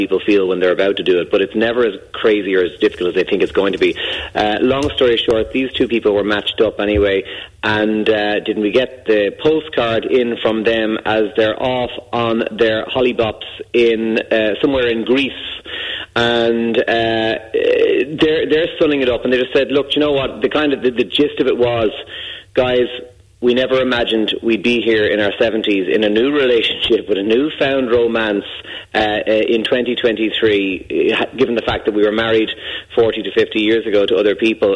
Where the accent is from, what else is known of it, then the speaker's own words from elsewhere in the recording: Ireland; I'm very Irish by saying I'm a bit too warm here in the office.